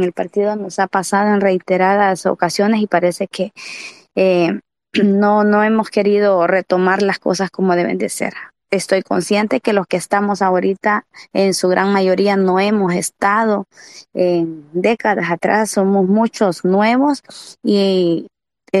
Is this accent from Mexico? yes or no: no; La Paz, Bolivia; En el Departamento de La Paz, de donde soy, le puedo dar con mucha certeza y fe de lo que pasó.